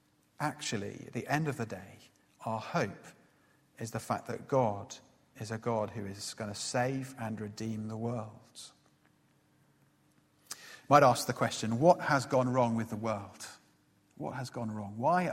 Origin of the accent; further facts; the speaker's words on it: East of England, United Kingdom; I grew up very near Welwyn Garden City.